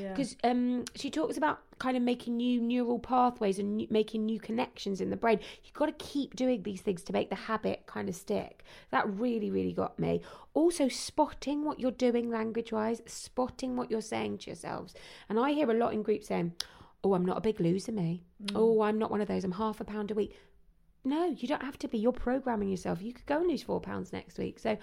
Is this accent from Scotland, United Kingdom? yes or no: no; London, United Kingdom; I mean, I'm a Londoner